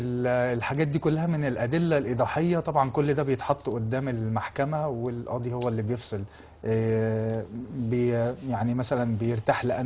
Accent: Egypt; هو معروف في القضاء الجنائي عندنا في مصر في القانون المصري

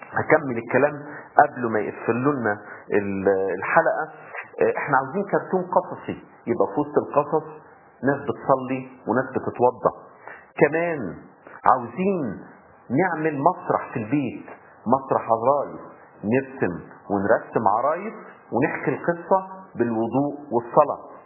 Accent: Egypt; طبعتنا كمصريين مفتوحين على بعض

